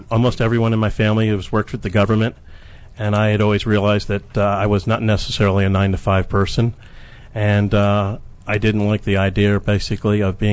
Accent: Wheaton, Maryland, United States; also born or lived in Washington, D.C. / Potomac; Well, I was born here in Washington, D.C. at George Washington Hospital. I grew up in the Wheaton area to start off with and then moved to the Potomac area.

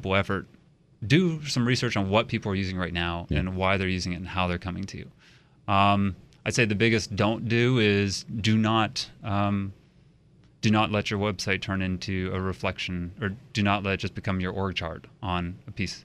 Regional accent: Chicago, Illinois, United States; I'm from the Chicago area.

